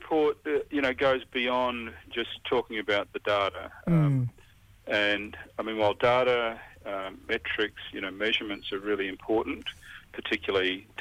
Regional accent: Darwin, Northern Territory, Australia; born and raised on Larrakia country, Darwin, Northern Territory.

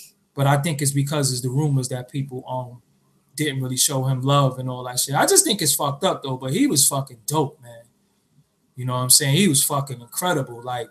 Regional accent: Brooklyn, New York, United States; As you know, I'm from Waverly Avenue, and they moved to Washington Avenue.

